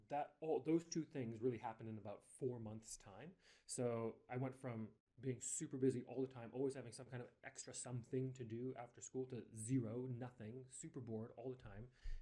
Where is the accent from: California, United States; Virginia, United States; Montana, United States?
Montana, United States; because I grew up in Montana, which is, well, at least at the time, was not exactly somewhere guys would dance and sing.